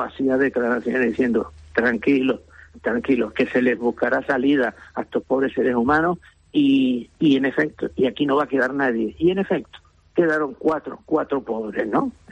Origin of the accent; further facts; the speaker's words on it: Canary Islands, Spain; al profundo agradecimiento que yo siento como canario, como español, como ser humano por encima de todo